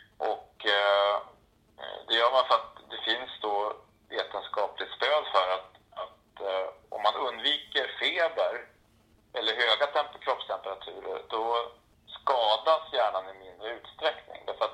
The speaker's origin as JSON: {"language": "Swedish", "town": "Umeå", "region": "Västerbotten County", "country": "Sweden", "lives_now": "Tyresö, Sweden", "said": "Jag kommer ursprungligen från Umeå och hittade hit på grund av att det är så extremt mycket fin natur, skärgård och skog och allt möjligt."}